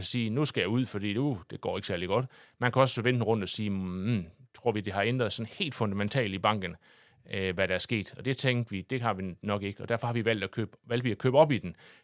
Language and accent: Danish; Ringkøbing, Central Denmark Region, Denmark; jeg kommer fra Ringkøbing, så jeg er jo ekstra stolt af, hvor godt det er gået